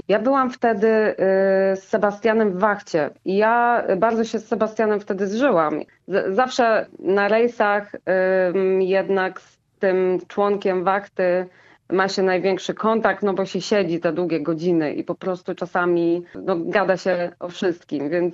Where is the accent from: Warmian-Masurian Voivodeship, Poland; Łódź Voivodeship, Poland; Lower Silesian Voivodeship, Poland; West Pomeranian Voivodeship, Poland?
West Pomeranian Voivodeship, Poland; Świnoujście; Ponieważ pochodzę ze Świnoujścia